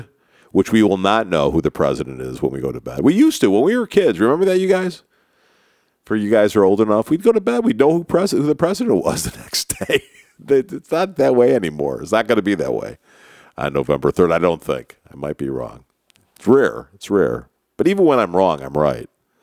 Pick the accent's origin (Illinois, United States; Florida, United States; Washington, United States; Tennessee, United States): Illinois, United States; Chicago; I grew up in Chicago under the Mayor Daley regime.